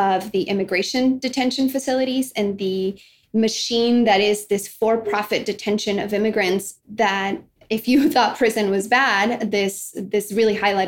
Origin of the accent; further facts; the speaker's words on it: Mexico; my entire life growing up in Mexico.